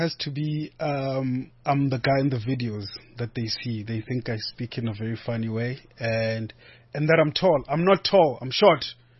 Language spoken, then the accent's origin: English; South Africa; it's also just embracing the fact that I'm a South African and embracing, obviously, my language and the different languages that people speak in South Africa.